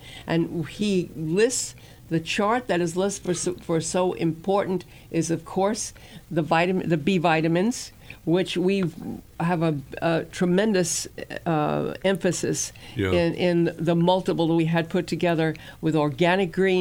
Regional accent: New York, United States; I'm from New York. I'm a Jewish gal from New York. That's how we talk.

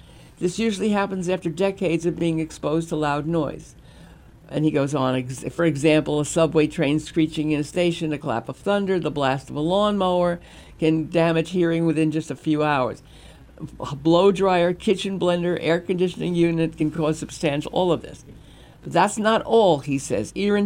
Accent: Brooklyn, New York, United States; I grew up in the Brooklyn. Come on, I say that, but every time I say that, I think of I'm born, raised in Brooklyn.

